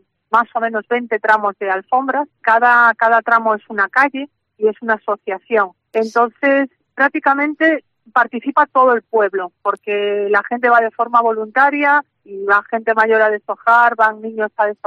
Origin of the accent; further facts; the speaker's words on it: Ponteareas, Galicia, Spain; los que somos de Ponteareas y lo vivimos y llevamos años en este mundo